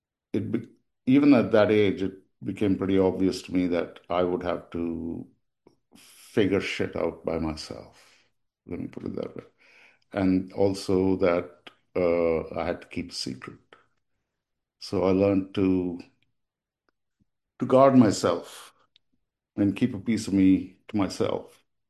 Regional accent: India; I realized pretty young, growing up in India, that I was gay

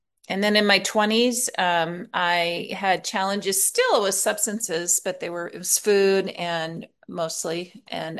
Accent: Alaska, United States; now in Tucson, United States; I'm living in Tucson, Arizona right now. And I grew up in Alaska.

